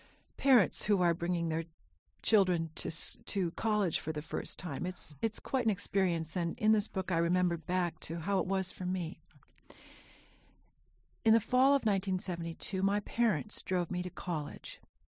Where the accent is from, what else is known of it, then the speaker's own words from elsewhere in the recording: North Dakota, United States; I grew up in North Dakota, and I live not too far from North Dakota. I live about 3 hours from the border.